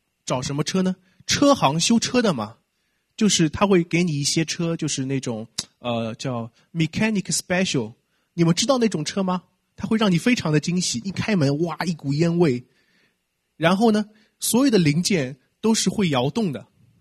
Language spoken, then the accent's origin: Chinese; Shanghai, China; now in United States; 我从上海来。